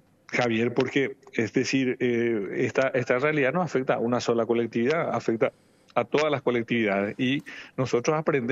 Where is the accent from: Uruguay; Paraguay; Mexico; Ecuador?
Paraguay; now in Alicante, Spain; nosotros como colectividad paraguaya estamos moviendo de forma importante. Entonces hay espacios, ¿verdad? Justamente yo aquí en Alicante, donde vivo